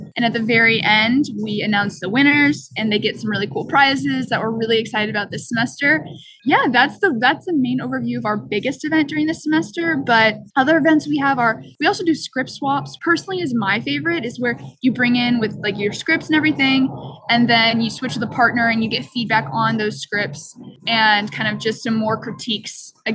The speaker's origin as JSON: {"language": "English", "town": "Houston", "region": "Texas", "country": "United States", "lives_now": "New York, United States", "said": "So I am a sophomore in film and TV, and I'm from Houston, Texas. I live close to Washington Square"}